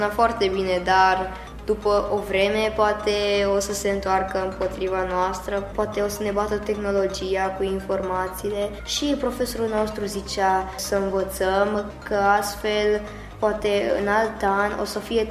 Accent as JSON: {"language": "Romanian", "country": "Romania", "tie": "born there", "said": "M-am născut în România, trăiesc în România, nu pot să zic că nu-mi place România."}